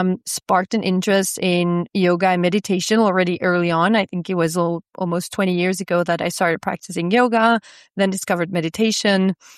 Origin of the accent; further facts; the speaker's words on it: Antwerp, Flanders, Belgium; I'm from Antwerp, so calling from the other side of the Atlantic.